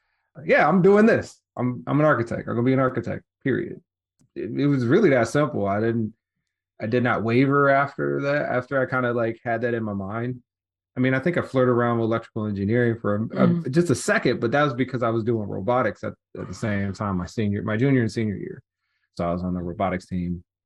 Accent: Detroit, Michigan, United States; But I was born in Detroit, actually grew up on the east side, and went to Trix Elementary, went to Boys and Girls Club over there on Shaner

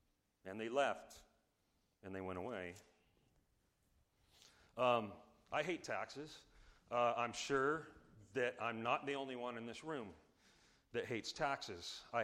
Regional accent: United States; I'm an American, I can say it, denarius, I guess.

